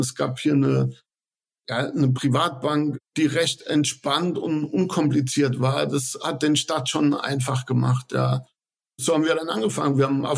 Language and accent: German; Mannheim, Baden-Württemberg, Germany; Also ich komme aus Mannheim schon immer, kenne viele Leute hier.